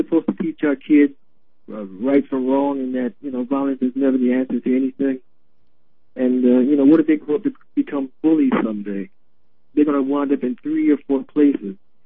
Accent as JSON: {"language": "English", "town": "Decatur", "region": "Georgia", "country": "United States", "said": "I'm from Decatur, Georgia. This is my very first time calling you."}